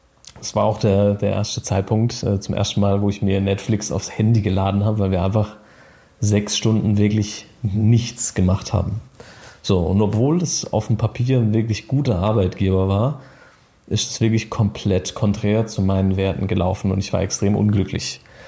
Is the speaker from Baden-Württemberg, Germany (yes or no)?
yes; Freiburg, Baden-Württemberg, Germany; ich komme aus Freiburg